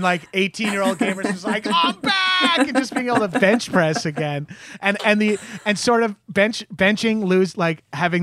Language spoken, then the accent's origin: English; Long Island, New York, United States; Like, I'm from Long Island. I played football.